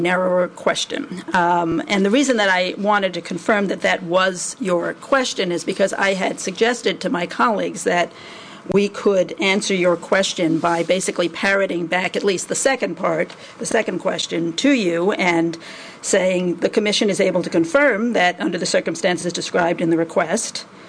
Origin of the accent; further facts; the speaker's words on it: New Jersey, United States; But the other change, I'm from New Jersey, so